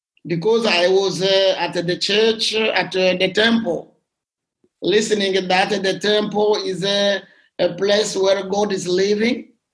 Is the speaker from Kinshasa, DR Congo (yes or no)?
no; Fizi, South Kivu, DR Congo; born there; English is a second language; So I was born in Congo, in Fizi, Eastern DRC, in 1968.